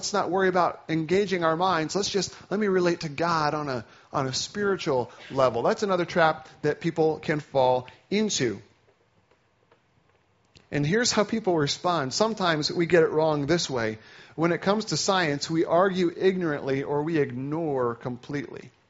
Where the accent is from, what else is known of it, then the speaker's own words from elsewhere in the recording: Indiana, United States; I grew up in Indiana, not Indiana, Pennsylvania, just Indiana, and went to school in Pennsylvania and have been serving as a pastor in New York State for the last 9 years.